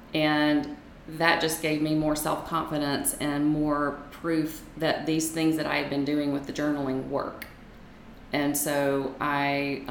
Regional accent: Gulfport, Mississippi, United States; now in Las Vegas, United States; I grew up in the South in Gulfport, Mississippi, and was a dental hygienist for greater than 25 years.

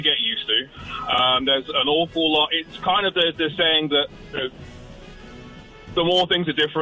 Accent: East of England, United Kingdom; I am from Bedfordshire, a little county near Cambridge.

